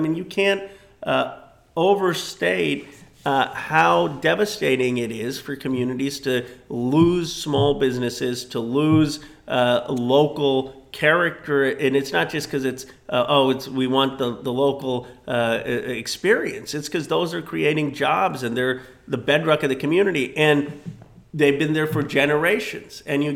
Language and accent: English; California, United States; I come from Silicon Valley. I come from one of the wealthiest, I think it was the fourth wealthiest or fifth wealthiest district in the country.